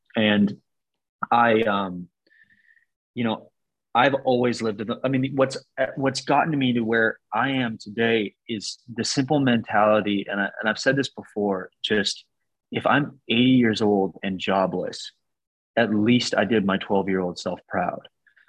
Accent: Canada; I grew up in Canada, but a lot of my favorite childhood memories were driving the Sea to Sky Highway, also known as Highway 99

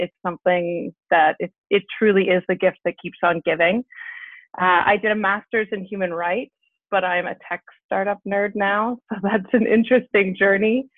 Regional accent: Canada; I'm a Canadian.

